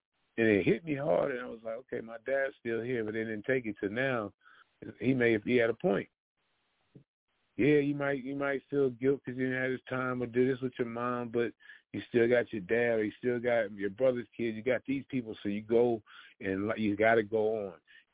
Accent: California, United States; I used to laugh at my Mexican neighbor. We grew up together in the Bay, so we Latin, black and brown is tight like that.

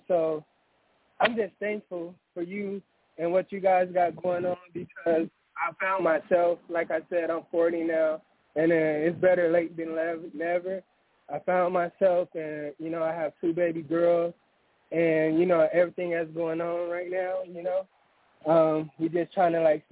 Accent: Los Angeles, California, United States; I'm from Southern California, L.A. I'm 40. I grew up in when they, you know, pushed the drugs and all that.

